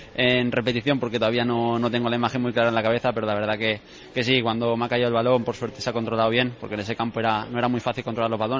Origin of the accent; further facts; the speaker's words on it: Balearic Islands, Spain; yo soy mallorquín